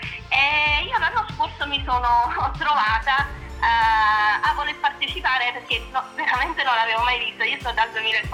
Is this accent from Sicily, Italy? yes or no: no; Naples, Campania, Italy; now in Capri, Italy; vivo a Capri, sono di Napoli ma vivo a Capri dal 2004 e mi sono trasferita qui quando mi sono sposata con mio marito